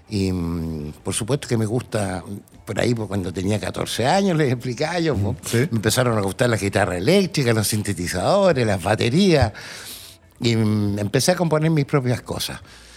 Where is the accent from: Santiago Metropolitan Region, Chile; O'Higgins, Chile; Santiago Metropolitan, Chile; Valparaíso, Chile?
Valparaíso, Chile; Concón; also born or lived in Viña del Mar; Viví hasta como los 10 años aquí en Concón. Y luego nos cambiamos a Viña, mi familia, ¿no es cierto? Nosotros éramos 5 hermanos.